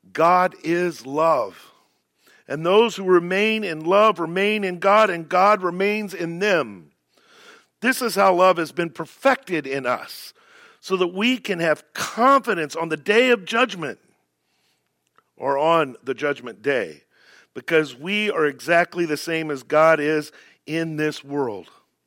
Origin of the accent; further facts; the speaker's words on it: Indiana, United States; I grew up in Amish territory, not far from here, in between Elkhart, Goshen, and went to school in Napanee